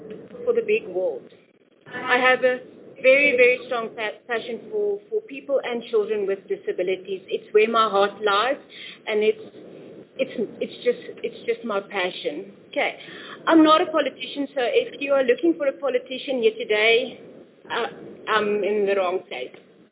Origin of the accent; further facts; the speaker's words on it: Port Elizabeth, Eastern Cape, South Africa; I am from Port Elizabeth, Eastern Cape, born and bred.